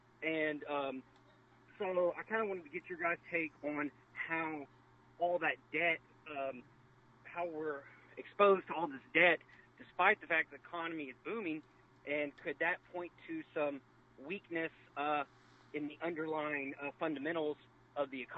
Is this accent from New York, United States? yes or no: no; Temple, Texas, United States; I'm from Temple.